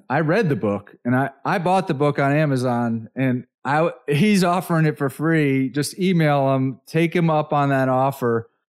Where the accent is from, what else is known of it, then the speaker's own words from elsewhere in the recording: Brookfield, Connecticut, United States; now in Dallas, United States; So I grew up in Connecticut. I've been in the Dallas area for the last 10 years.